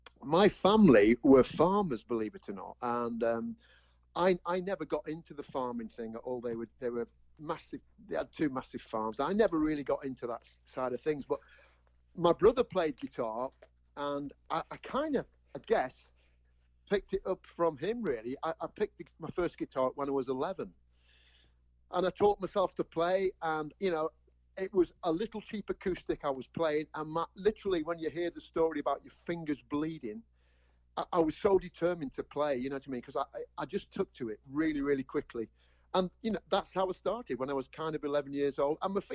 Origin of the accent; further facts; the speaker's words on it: Ribble Valley, North West England, United Kingdom; also born or lived in Cheshire; I was born in the lovely county of Cheshire. And that's where I'm living now. I moved from Cheshire with my parents in 1967 up to the Ribble Valley, which is in Lancashire